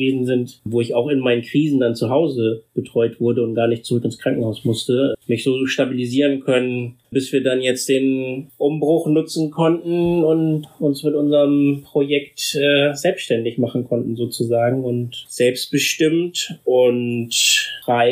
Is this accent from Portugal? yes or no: no; Bremen, Germany; ich bin 1972 in Bremen geboren und bin in so einer ziemlich kaputten Familie aufgewachsen